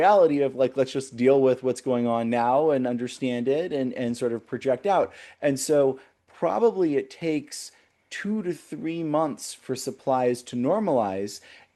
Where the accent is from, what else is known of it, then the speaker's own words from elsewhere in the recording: United States; as an American and as a human living in 2026